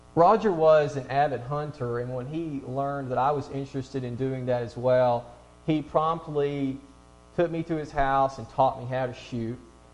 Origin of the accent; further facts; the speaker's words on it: Tennessee, United States; Now, I'm from West Tennessee, and it's not as hilly as it is in other places